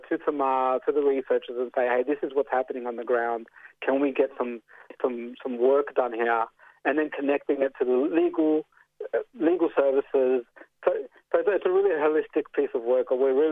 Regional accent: Chile; now in Australia; I was born in Chile. We came over as a migrant and grew up in the south in Fitzroy during the 80s and 90s.

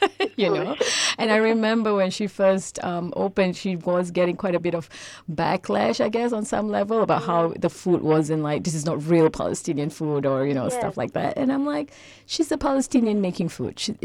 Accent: Singapore; now in Melbourne, Australia; I am Singaporean, and so there are places in Melbourne that I simply do not eat their laksa

